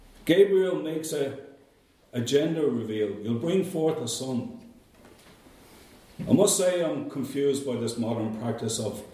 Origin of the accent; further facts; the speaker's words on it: Bray, Leinster, Ireland; You know, growing up in Ireland in the 1970s, we didn't have the diversity that we have in Ireland today. The diverse population in Bray in 1970 were the Protestants. We were predominantly a Catholic town